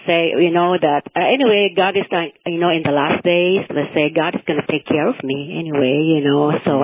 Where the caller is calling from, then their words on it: Rancho Cucamonga, California, United States; Rancho Cucamonga.